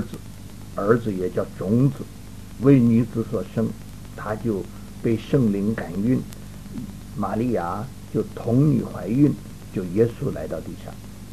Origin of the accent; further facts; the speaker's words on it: China; 要光宗耀祖嘛，啊，我们中国人都说了啊